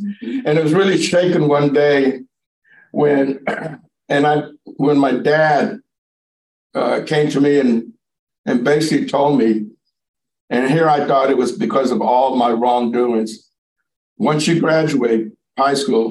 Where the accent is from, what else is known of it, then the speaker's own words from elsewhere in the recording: Aransas Pass, Texas, United States; born there; Well, I come from Texas. I was born in 1955 in a little town called Aransas Pass.